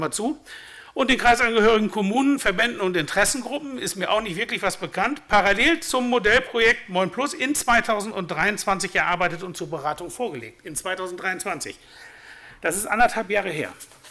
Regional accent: Bad Laer, Lower Saxony, Germany; Und zwar mache ich das mal für meine Heimatgemeinde Bad Lahr.

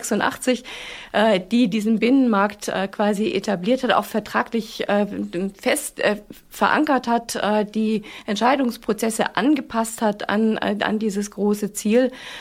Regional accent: Northern Germany, Germany; dass ich mich nicht als Norddeutsche, nicht als Deutsche, sondern tatsächlich als Europäerin fühle

